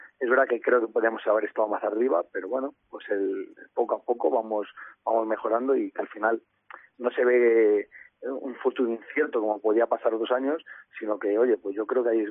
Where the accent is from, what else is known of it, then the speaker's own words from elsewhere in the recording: Salamanca, Castile and León, Spain; para los que somos de Salamanca